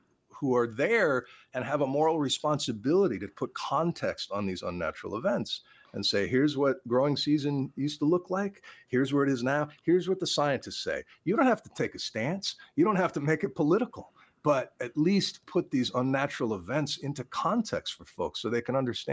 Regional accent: Wisconsin, United States; talk to the fishermen, the anglers, the sportsmen and women, the bird hunters in my home state of Wisconsin, and they'll tell you.

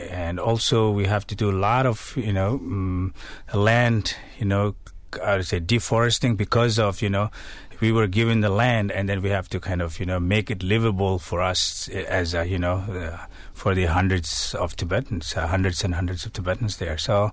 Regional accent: South India, India; I was born there in South India. Uh-huh. After my parents, you know, followed His Holiness Dalai Lama, and all the way down in the South India. So I was born there and raised there.

